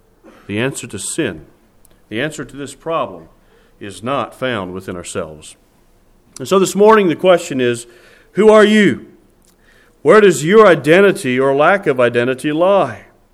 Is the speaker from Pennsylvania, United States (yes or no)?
yes; Cochranton, Pennsylvania, United States; Now, I grew up in Cochranton. Most of my growing up years were in the Cochranton, Pennsylvania area. But most of the people I knew were in the Amish and Beachy Amish circles.